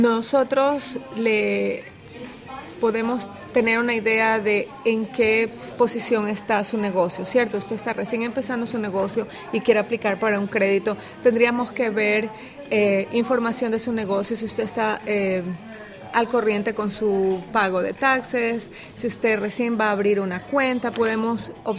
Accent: Ecuador; De Ecuador.

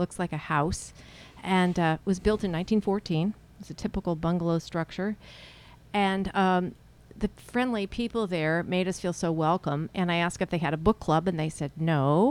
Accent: Texas, United States; We're from Texas.

